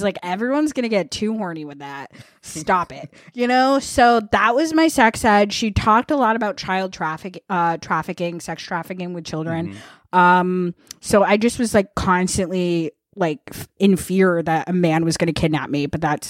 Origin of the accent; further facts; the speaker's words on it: Vermont, United States; I grew up in Vermont.